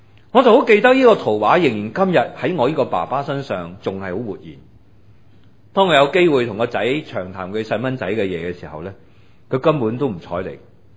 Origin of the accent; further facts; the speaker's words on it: Guangdong, China; 用我哋广东人嘅讲法